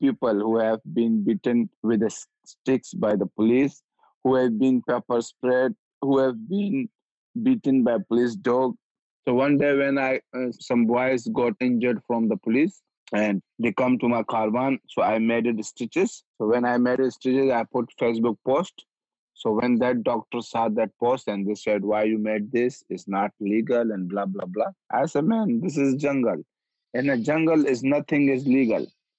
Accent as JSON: {"language": "English", "country": "Pakistan", "tie": "born there", "said": "I was born in Pakistan."}